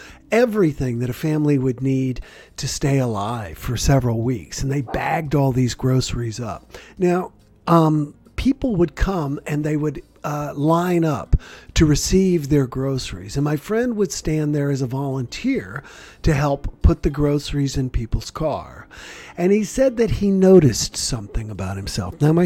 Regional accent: the South, United States; Not surprising for those of you who know me from growing up in the South.

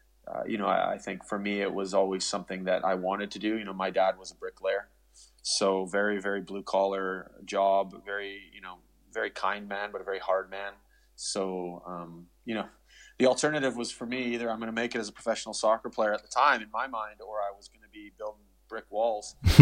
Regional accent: Canada; my parents were both Italian immigrants to Canada, so I'm, you know, first generation Canadian.

